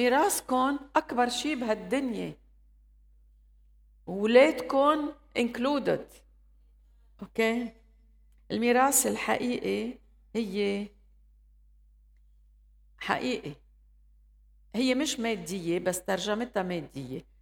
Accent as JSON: {"language": "Arabic", "country": "Lebanon", "said": "هوية، أنا من لبنان"}